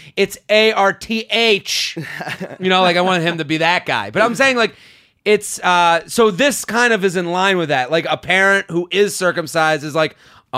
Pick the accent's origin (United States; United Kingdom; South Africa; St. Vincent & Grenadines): United Kingdom; England; now in Canada; So this, as an English girl living in Canada and have dated my way around the world, I've encountered both types of penis.